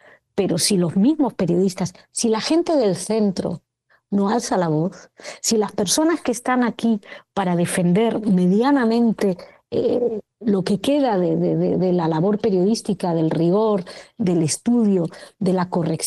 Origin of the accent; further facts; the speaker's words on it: Spain; pero a mí, como española, me parece indignante.